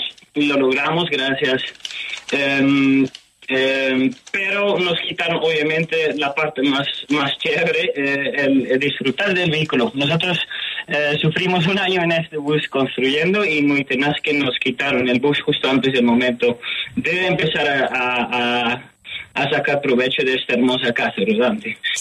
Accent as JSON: {"language": "Spanish", "country": "Netherlands", "second_language": "Spanish", "said": "mi respuesta era que no lo podía hacer según yo como holandés"}